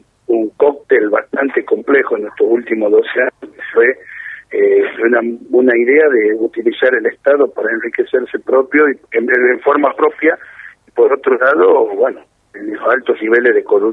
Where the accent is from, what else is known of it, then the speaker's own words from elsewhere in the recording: Argentina; ir al súper, como cualquier argentino, la verdad es que uno palpa cuál es este nivel de inflación